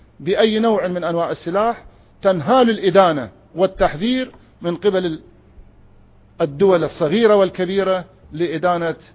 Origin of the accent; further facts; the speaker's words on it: Iraq; نحن كعراقيين مسلمين ومسيحيين، عربا وكردا وتركمان وصابئة ويزيديين وشبك، عشنا مواطنين تحكمنا الهوية الوطنية